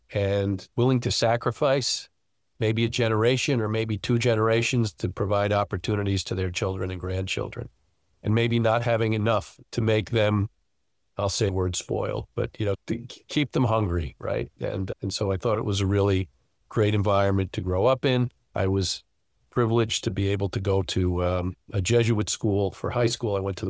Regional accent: Eastchester, New York, United States; I live now in the house that's a half a mile from the house I grew up in, which is in Eastchester, New York. I actually live in Tuckahoe, so just in Lower Westchester.

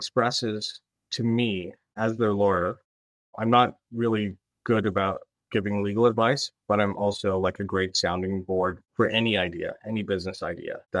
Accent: Scarborough, Ontario, Canada; lots of charities too, especially in my hometown, which is in Malvern, Scarborough, the Malvern Family Resource Center there.

